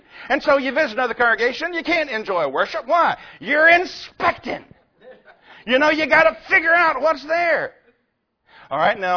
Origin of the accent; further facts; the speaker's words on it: Tennessee, United States; born there; It doesn't change because I was born in Tennessee and some of you were born in Texas.